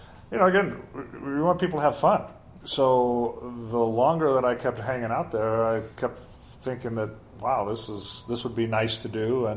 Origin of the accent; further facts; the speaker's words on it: Missouri, United States; also born or lived in San Diego / Chicago; now in Colorado, United States; So, and I grew up in Missouri. I didn't want to go back there, so it just seemed like Colorado was about halfway in between